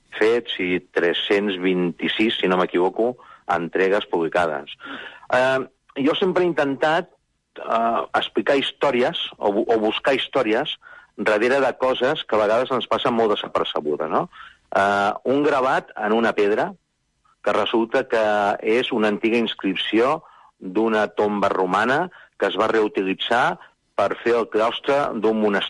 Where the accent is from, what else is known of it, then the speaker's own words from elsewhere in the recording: Barcelona, Catalonia, Spain; Barcelona té alguna cosa especial, potser perquè sóc barceloní